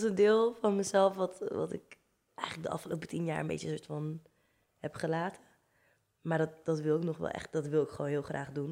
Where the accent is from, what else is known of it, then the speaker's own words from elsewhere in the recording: Netherlands; Ik kom uit Nederland, ik ben hier geboren en getogen.